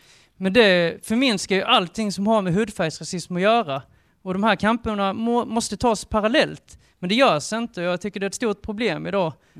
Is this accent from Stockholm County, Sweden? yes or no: no; Blekinge, Sweden; Jag kan inte säga R, det kan inte jag heller för att jag är från Blekinge.